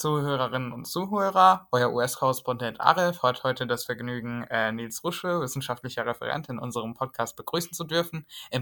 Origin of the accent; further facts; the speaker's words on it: Essen, North Rhine-Westphalia, Germany; ich komme halt aus Essen